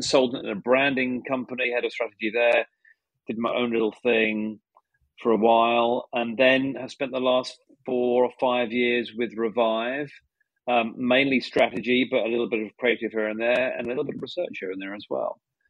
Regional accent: Brooklyn, New York, United States; accent: Brooklyn; My accent kind of gives away where I come from. Brooklyn, of course.

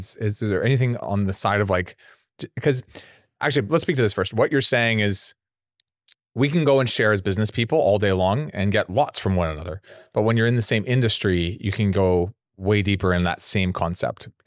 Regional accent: Canada; the way I was brought up as a Canadian, even as a Canadian entrepreneur

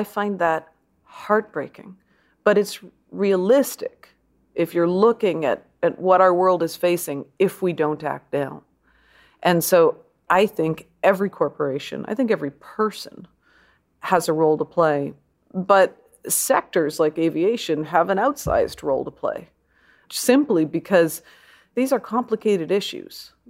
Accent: Canada; But as a Canadian, I love that story

